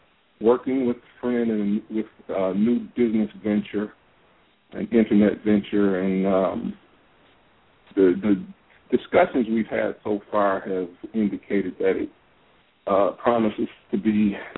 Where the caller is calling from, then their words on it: Detroit, Michigan, United States; I'm calling from Detroit.